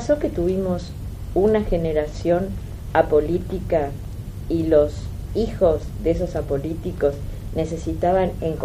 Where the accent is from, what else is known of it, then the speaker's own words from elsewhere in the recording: Argentina; Eso es lo que me preocupa porque soy argentina, quiero a mi país